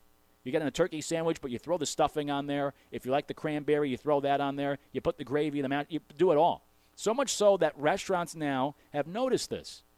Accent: Northeast, United States; And now I grew up in the Northeast. We really didn't do mac and cheese on Thanksgiving. But I've been in the South now about 8 years.

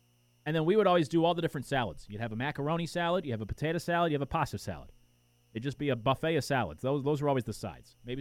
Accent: Northeast, United States; I grew up in the Northeast. We didn't do that.

